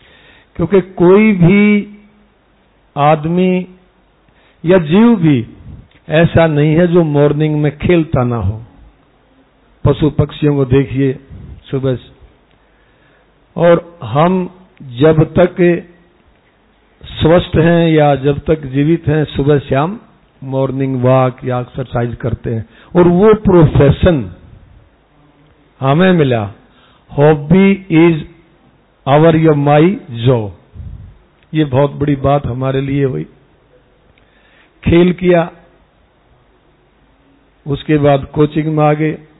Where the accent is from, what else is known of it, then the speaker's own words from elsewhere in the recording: Rona, Haryana, India; सोनीपत में मेरा जिला है और उसके साथ हमें करखोदा कस्बा, रोना मेरा गांव है।